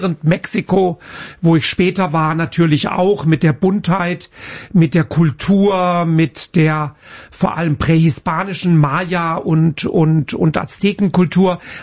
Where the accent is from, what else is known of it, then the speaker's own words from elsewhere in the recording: Lörrach, Baden-Württemberg, Germany; ich komme oder bin aufgewachsen in Lörrach, wer das nicht kennt, Südbaden. Wir haben gelebt direkt 1 Kilometer entfernt von der französischen und der schweizerischen Grenze, gegenüber von Basel in der Schweiz. Ich habe auch Familie in der Schweiz, habe also auch Schweizer Wurzeln